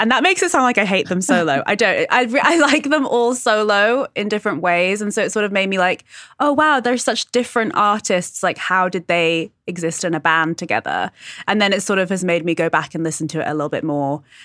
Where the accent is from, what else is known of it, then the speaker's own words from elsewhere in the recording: United Kingdom; So I'm British